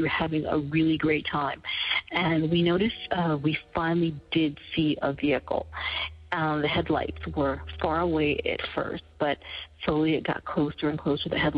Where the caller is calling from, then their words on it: North Carolina, United States; I'm calling from North Carolina